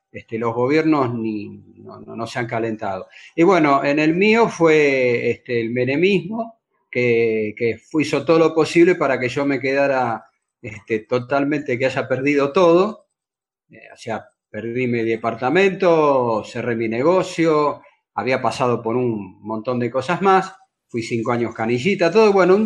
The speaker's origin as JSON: {"language": "Spanish", "region": "Buenos Aires", "country": "Argentina", "tie": "born there", "said": "por ahí conozco el barrio, nací acá en Villa Pueyrredón"}